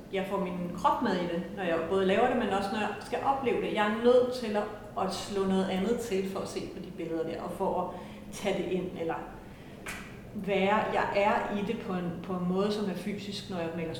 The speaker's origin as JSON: {"language": "Danish", "region": "North Denmark Region", "country": "Denmark", "said": "nu er jeg jo også nordjyde"}